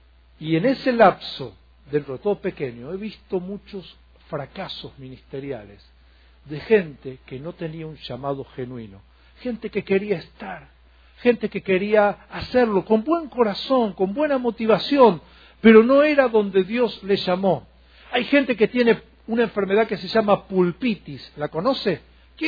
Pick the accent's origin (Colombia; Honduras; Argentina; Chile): Argentina; establecimos iglesias en mi país, en Argentina